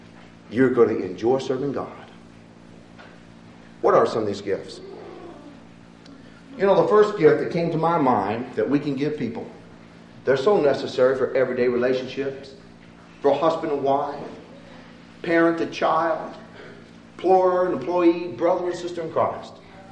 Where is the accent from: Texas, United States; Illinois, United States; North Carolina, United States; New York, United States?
Illinois, United States; Chicago; although I grew up in the Chicago area.